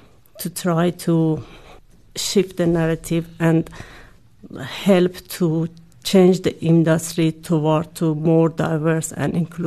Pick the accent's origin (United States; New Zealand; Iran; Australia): Iran; moved away; also born or lived in South Africa; one of the first graduated female mining engineer after 20 years of revolution in my home country, Iran. Then after 10 years, I moved to South Africa.